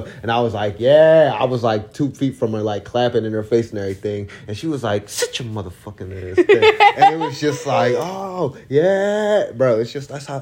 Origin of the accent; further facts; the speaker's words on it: Philadelphia, Pennsylvania, United States; Because we're from Philly. So, that's how we show our love.